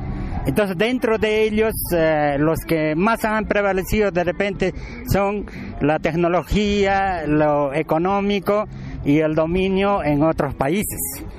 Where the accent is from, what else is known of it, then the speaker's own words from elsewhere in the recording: Peru; born there; Pero lo que sí somos, somos nacidos en Perú, en nuestras comunidades